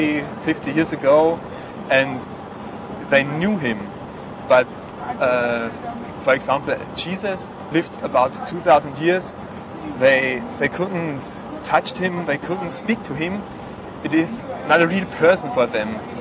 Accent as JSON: {"language": "English", "region": "Bavaria", "country": "Germany", "said": "I'm from Bavaria, Germany."}